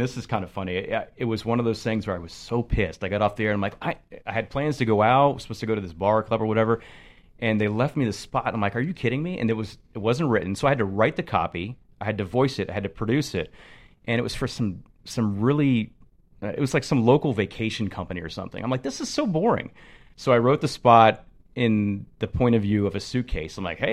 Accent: St. Petersburg, Florida, United States; Well, you know, growing up in St. Pete in Tampa, I mean, it was a huge Top 40 battle

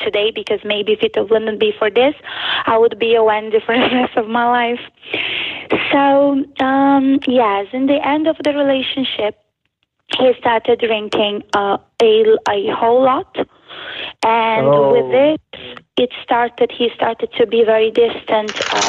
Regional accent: Brazil; I grew up in Brazil with an drug-addicted father, very abusive, and with a lovely mom

